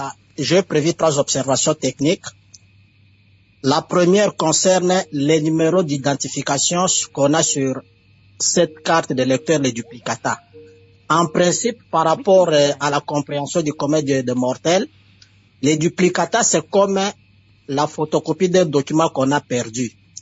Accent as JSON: {"language": "French", "country": "DR Congo", "said": "chez nous, en République démocratique du Congo"}